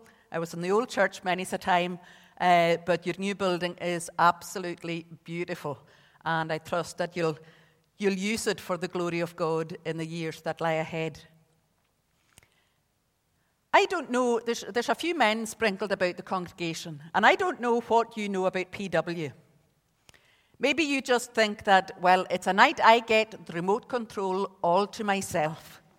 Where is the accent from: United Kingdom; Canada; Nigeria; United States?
United Kingdom; Isle of Lewis, Scotland; English is a second language; now in Ballymena, United Kingdom; even though I have been over here for 25 years, I'm still very much Scottish, very much from the Isle of Lewis, and I'll always be a blowin.